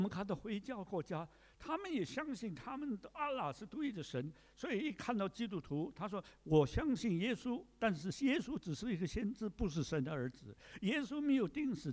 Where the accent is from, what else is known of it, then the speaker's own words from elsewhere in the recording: China; 但是我们从中国来的知道说中国的教会也受逼迫呀